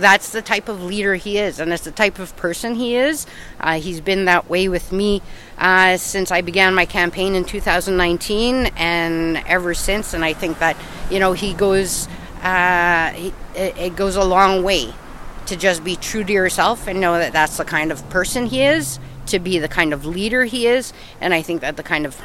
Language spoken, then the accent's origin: English; Hearst, Ontario, Canada; my mom's French. So culturally, you know, there's a bit of a mix. For Northern Ontario, you know, I was born up in Hearst. So being from Northern Ontario, I think I always knew that small towns were important.